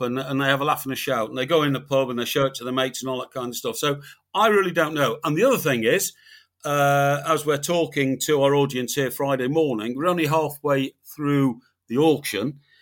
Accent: Iran; accent: Iranian; Yeah, that's my Iranian accent.

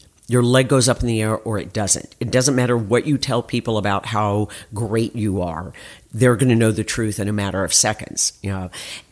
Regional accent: Dallas, Texas, United States; When I grew up in Dallas, Texas, it was very, very conservative.

